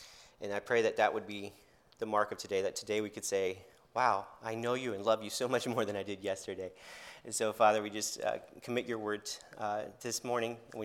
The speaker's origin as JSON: {"language": "English", "region": "Kansas", "country": "United States", "tie": "born or raised there", "lives_now": "Michigan, United States", "said": "I grew up in Kansas, so it's a long way from where I am now, living in Michigan, but grew up in Kansas."}